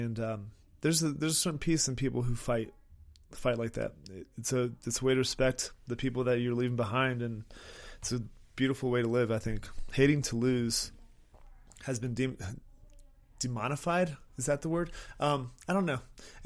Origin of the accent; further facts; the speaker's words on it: Florida, United States; But growing up in Florida, we would always go to the beach and we'd play in the waves and stuff